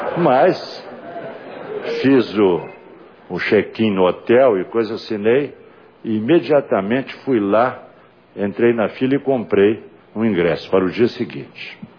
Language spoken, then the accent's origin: Portuguese; Glória, Minas Gerais, Brazil; born there; Então, eu sou nascido no Glória